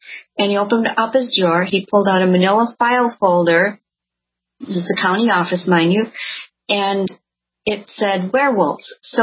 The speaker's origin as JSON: {"language": "English", "town": "Elkhorn", "region": "Wisconsin", "country": "United States", "tie": "born or raised there", "said": "people around my hometown of Elkhorn, Wisconsin, were saying there was something out on a country road called Bray Road"}